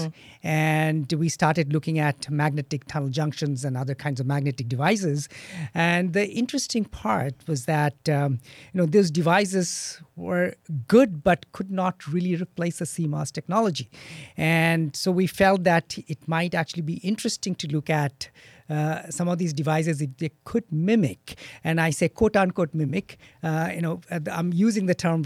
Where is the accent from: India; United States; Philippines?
India; growing up in India.